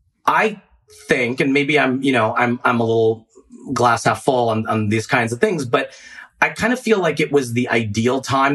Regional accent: Baltimore, Maryland, United States; born there; A year later, I was born in the Baltimore area.

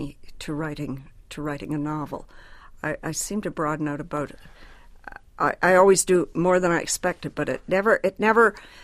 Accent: Canada; I'm a Canadian woman writing

